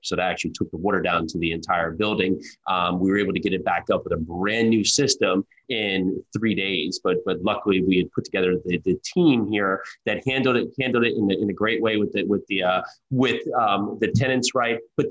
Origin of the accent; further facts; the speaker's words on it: New Jersey, United States; I grew up in New Jersey. I'm now down here in Tennessee, just south of Nashville.